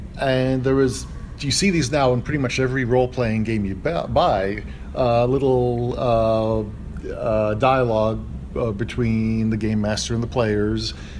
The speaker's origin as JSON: {"language": "English", "country": "United Kingdom", "said": "And as a British schoolboy, you just play with these little Airfix 1/72 figures, plastic figures."}